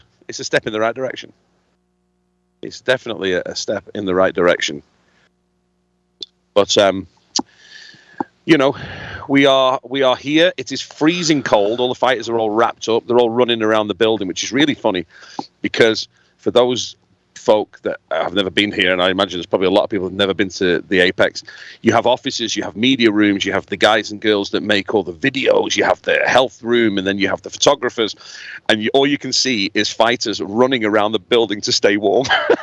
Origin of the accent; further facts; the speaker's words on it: United Kingdom; now in United States; We're British. We don't get anything fun like that.